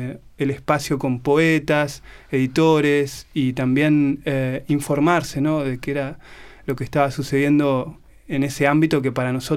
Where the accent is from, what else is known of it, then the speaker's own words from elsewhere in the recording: Buenos Aires, Argentina; now in Berlin, Germany; yo soy de Argentina, de Buenos Aires. Estoy viviendo aquí en Berlín hace ya 3 años.